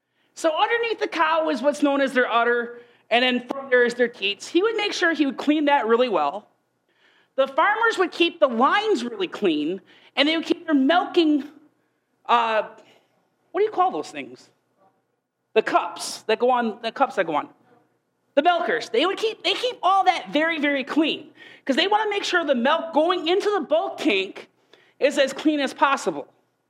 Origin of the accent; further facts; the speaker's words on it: Wisconsin, United States; I will assume most of you, we come from Wisconsin, so I hope most of you know where milk comes from, right?